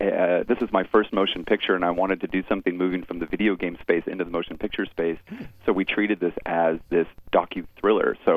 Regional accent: Arizona, United States; now in California, United States; You know, I grew up in Arizona, and then I moved out to California to start working in the entertainment industry.

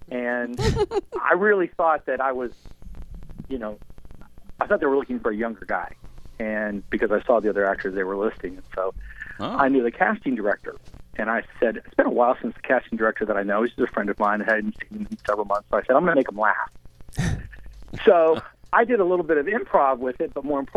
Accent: Los Angeles, California, United States; now in Georgia, United States; So I grew up in Warner Hollywood and being around all of that and out in L.A., but I live in Georgia now.

